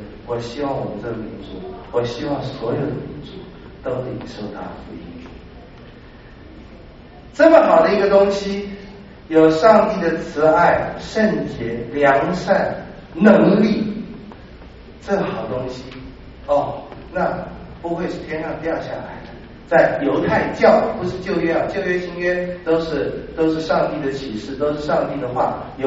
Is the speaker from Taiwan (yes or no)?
yes; Taiwan; born there; 我是1949出生的，我是在台湾生的。